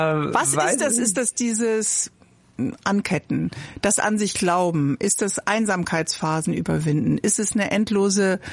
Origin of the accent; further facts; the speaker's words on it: Bremen, Germany; Ich komme aus Bremen, da waren sehr viele Bhagwan-Musiker.